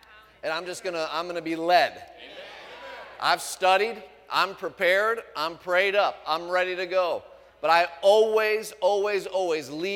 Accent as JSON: {"language": "English", "country": "United States", "said": "But I'm a Christian before I'm an American."}